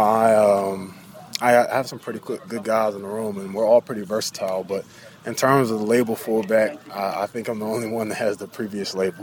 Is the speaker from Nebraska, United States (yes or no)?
no; North Carolina, United States; I'm like, bro, like, I grew up in North Carolina. Like, I know exactly who you are.